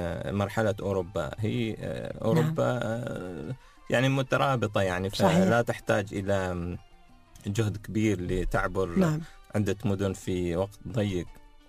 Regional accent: United Arab Emirates; هنا عندنا في الإمارات

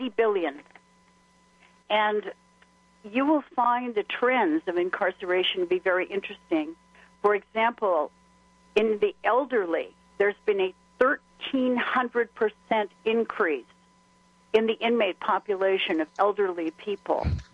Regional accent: United States; It's a very different world than I've ever been in, having cherished freedom all my life, being an American.

